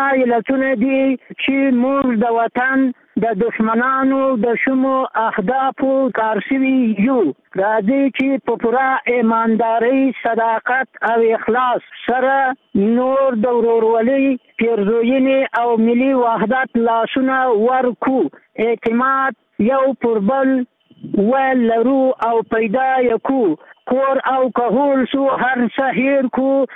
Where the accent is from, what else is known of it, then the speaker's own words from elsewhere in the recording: Afghanistan; بلکې زما په نظر په اول قدم کې د دې بدمرغیو سبب په خپل موږ افغانان یو